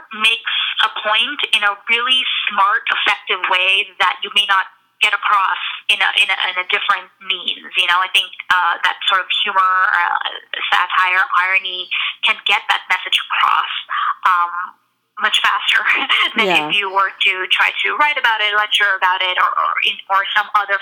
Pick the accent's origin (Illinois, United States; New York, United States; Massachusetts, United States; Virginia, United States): New York, United States; New York City; also born or lived in Maryland / Washington, D.C.; Well, I grew up in New York, so I've been, you know, familiar with a lot of the museums. I grew up going to museums in New York City